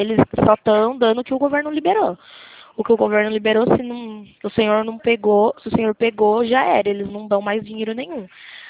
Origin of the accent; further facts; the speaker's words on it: Araras, São Paulo, Brazil; A gente é de Araras.